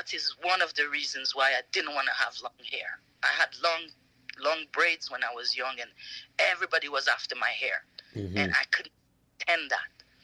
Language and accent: English; Montreal, Quebec, Canada; because I grew up in Montreal, right? I went to Montreal when I was 9 years old.